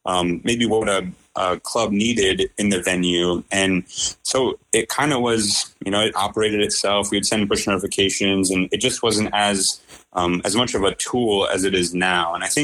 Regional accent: Iowa, United States; I grew up born and raised in Iowa, attended Iowa State University

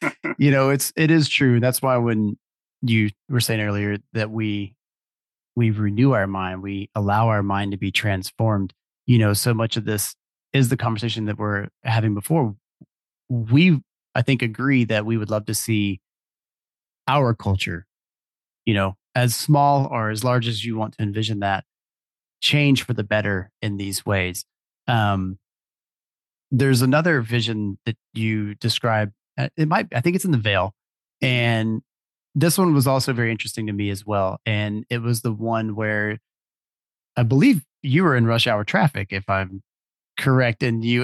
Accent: Atlanta, Georgia, United States; because, you know, I'm from the Atlanta area. I live in Georgia.

